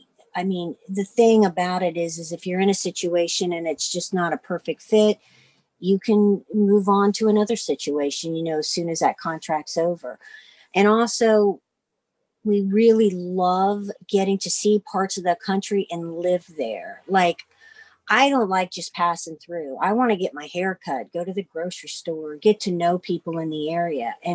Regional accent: East Coast, United States; And we grew up on the East Coast and had spent very little time out West.

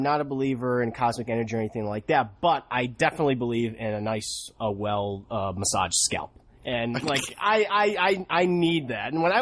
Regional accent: Buffalo, New York, United States; I'm from Buffalo, New York, so we know our deli meats.

